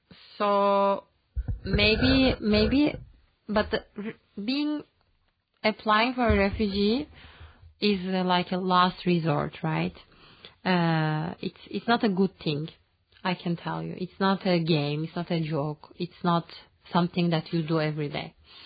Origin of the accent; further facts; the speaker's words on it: Turkey; English is a second language; now in Luxembourg; I'm 25 years old and I'm from Turkey. Before, I have lived in four different countries and currently I'm living in Luxembourg.